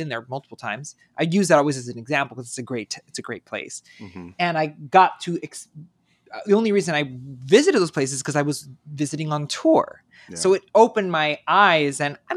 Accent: Miami, Florida, United States; now in New York, United States; when people ask me where I'm from, I will always say I'm from Miami and I live in New York

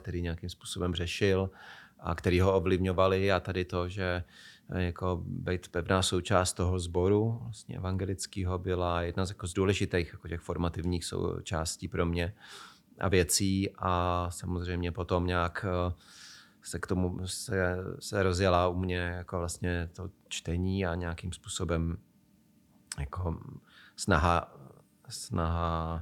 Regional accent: Hradec Králové, Hradec Králové Region, Czechia; narodil jsem se, vyrůstal jsem v Hradci Králové

